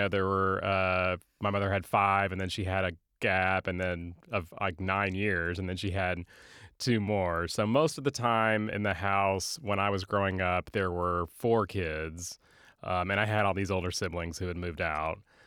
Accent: San Angelo, Texas, United States; also born or lived in Albany, Georgia; My dad was in the Air Force, and I was born actually in Albany, Georgia. We moved to San Angelo when I was less than a year old.

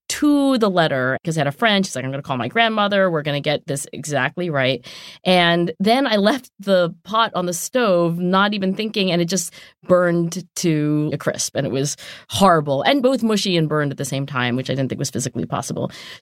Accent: Philadelphia, Pennsylvania, United States; I'm from Philly. We have Tasty Cakes.

